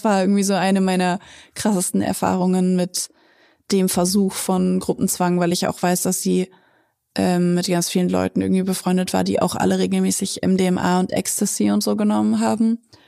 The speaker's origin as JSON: {"language": "German", "town": "Hanover", "region": "Lower Saxony", "country": "Germany", "said": "… und ich wohnen ja aktuell in Süddeutschland, aber ich komme selber ursprünglich aus Hannover."}